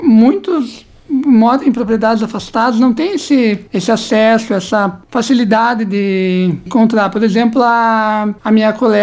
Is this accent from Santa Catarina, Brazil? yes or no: yes; Campos Novos, Santa Catarina, Brazil; tenho 24 anos, sou natural aqui de Campos Novos